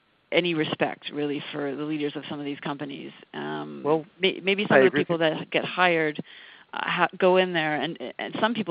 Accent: Canada; I'm going to focus on Canada because I'm Canadian

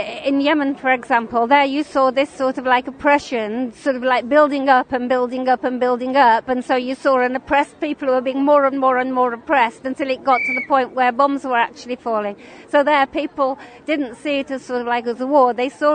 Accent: United Kingdom; and I was just as naive as other British people.

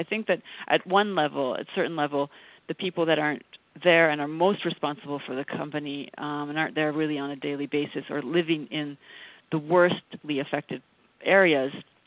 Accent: Canada; I'm going to focus on Canada because I'm Canadian

